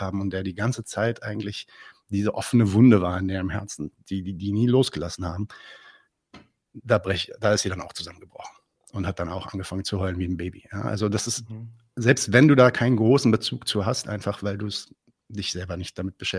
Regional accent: Lebanon; Ja, nee, ich bin Libanese.

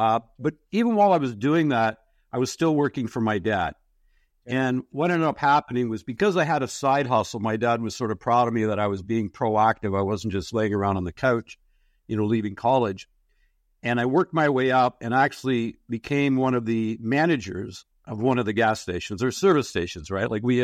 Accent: Canada; and here I am from Canada, where hockey is religion.

